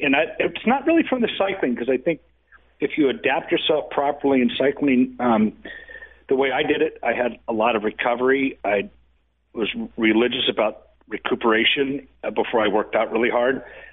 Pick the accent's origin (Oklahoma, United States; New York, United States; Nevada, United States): Nevada, United States; Reno; also born or lived in Lake Tahoe; I grew up in Lake Tahoe, Reno, and the backpacking, fly fishing, skiing really changed my life.